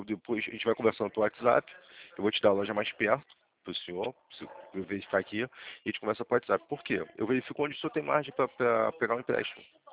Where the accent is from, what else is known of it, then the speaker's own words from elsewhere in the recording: Rio de Janeiro, Brazil; Sou do Rio, sou daqui do centro da cidade.